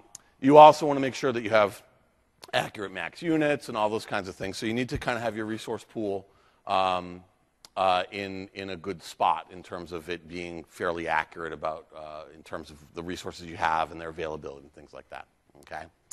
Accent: East Coast, United States; It's beautiful, especially I'm from the East Coast.

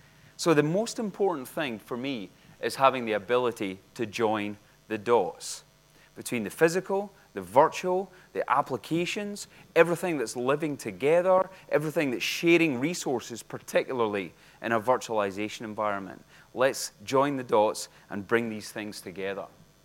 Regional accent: Scotland, United Kingdom; Because I'm Scottish, I don't want to pay for anything, right, like ever.

